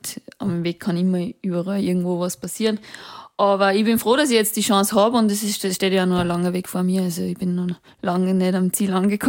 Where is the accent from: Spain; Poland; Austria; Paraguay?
Austria; Weiher, Upper Austria; also born or lived in Linz; now in Vienna, Austria; Ich komme aus Weiher, Oberösterreich. Mhm. Und habe deswegen in Linz gewohnt, weil ich eben dort trainiert habe. Und jetzt habe ich mein sportliches Umfeld geändert und bin jetzt nach Wien gezogen